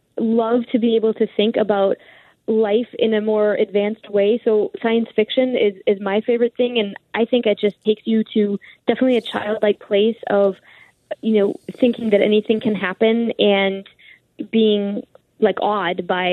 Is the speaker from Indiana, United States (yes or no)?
yes; Indiana, United States; I definitely grew up on science fiction films. I grew up in the Midwest in Indiana